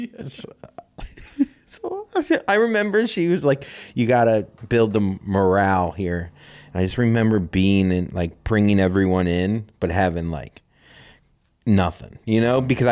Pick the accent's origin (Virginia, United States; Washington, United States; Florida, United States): Florida, United States; I'm from Florida.